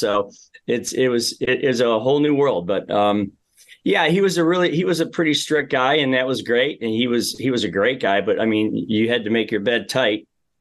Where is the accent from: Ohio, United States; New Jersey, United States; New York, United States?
Ohio, United States; Amherst; Well, I grew up in the Midwest. I'm one of five boys in our family. Lived in a very small house in Amherst, Ohio for a while, which is interesting.